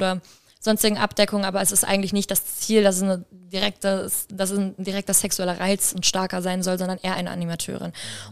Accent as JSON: {"language": "German", "country": "Greece", "tie": "born or raised there", "lives_now": "Germany", "said": "Ich bin sehr einfach in Griechenland groß geworden, also sehr, sehr einfach. Bei uns gab es nicht mal eine Waschmaschine oder sonstiges"}